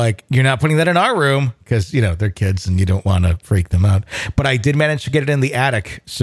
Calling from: Ann Arbor, Michigan, United States; also born or lived in Philippines; from Ann Arbor, Michigan. I have a couple of paranormal experiences that I'd like to share. I was born in the Philippines with my parents who were still serving in the USAF.

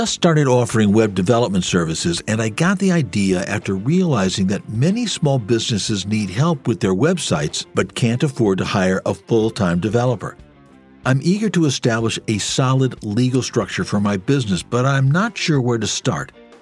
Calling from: Miami, Florida, United States; Good morning. … I'm calling from Miami, Florida.

